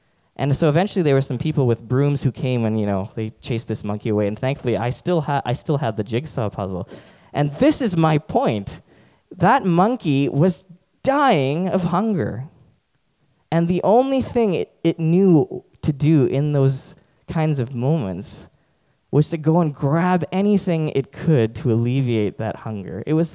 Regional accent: Delhi, India; born there; I was born in Delhi, and so that's where I go to visit my extended family.

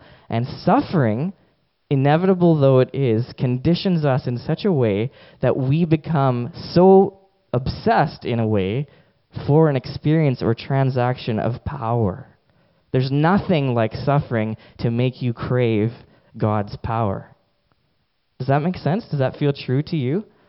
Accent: Delhi, India; born there; I was born in Delhi, and so that's where I go to visit my extended family.

